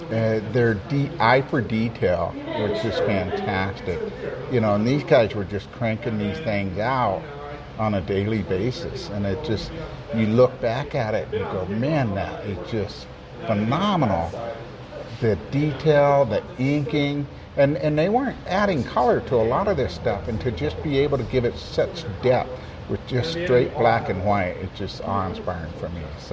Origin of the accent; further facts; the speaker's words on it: Prescott, Arizona, United States; now in Cottonwood, United States; I grew up in Prescott and moved over here in Cottonwood several years ago because the secret is Cottonwood is a lot like Prescott was back when I grew up.